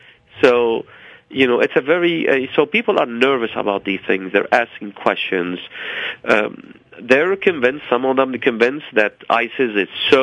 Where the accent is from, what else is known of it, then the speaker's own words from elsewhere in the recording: United States; no doubt what complicates our lives as American of Muslim faith is what's going on in overseas